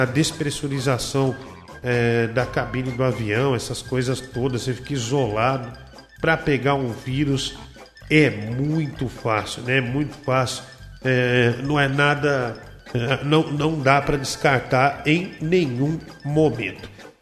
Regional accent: Osasco, São Paulo, Brazil; Briga minha terra, Osasco. Osasco brilha na América do Sul.

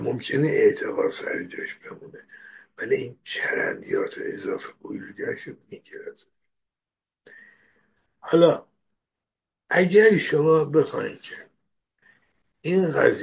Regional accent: Iran; born there; توی ایران به دنیا آمدم مسلمان بودم

